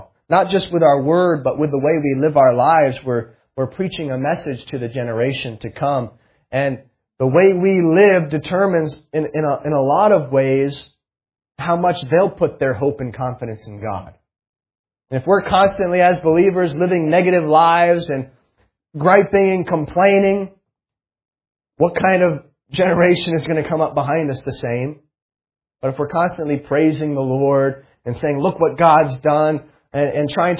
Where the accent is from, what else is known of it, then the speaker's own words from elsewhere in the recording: Vermont, United States; I went to a Christian school growing up. I grew up in Vermont.